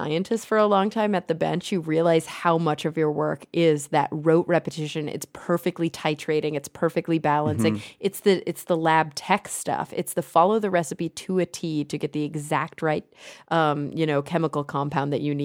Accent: Texas, United States; Well, that's after my own heart as a Texan.

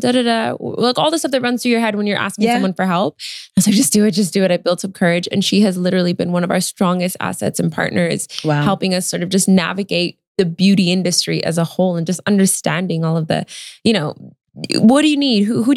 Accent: Canada; I don't know if it's because I'm Canadian.

